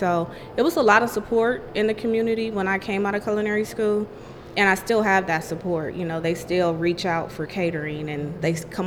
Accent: California, United States; born or raised there

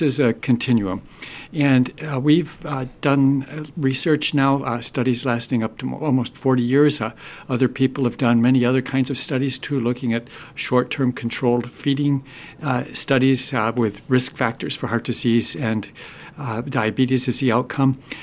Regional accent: Midwest, United States; I grew up in the Midwest, and lots of meat and lots of dairy were right at the center of our diets, as most Midwesterners then and still even now consume.

